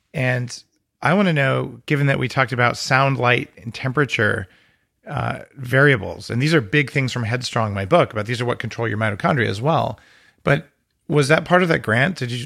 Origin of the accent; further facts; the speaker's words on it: New Mexico, United States; I grew up in New Mexico. We're like right south from there, so.